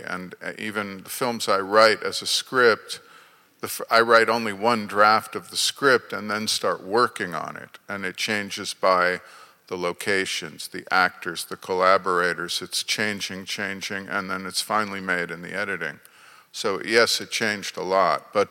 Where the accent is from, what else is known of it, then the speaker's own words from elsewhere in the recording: Akron, Ohio, United States; Yeah, I'm from Akron, Ohio.